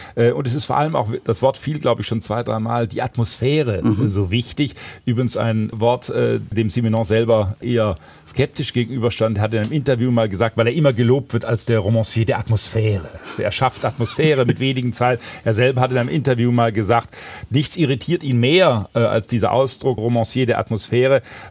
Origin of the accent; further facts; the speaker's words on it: Baden-Württemberg, Germany; Ich komme ja aus Schwaben